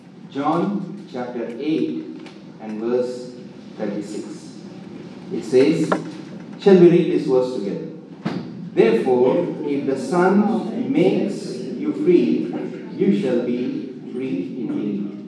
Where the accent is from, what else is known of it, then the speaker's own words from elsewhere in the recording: India; as a young boy growing up in India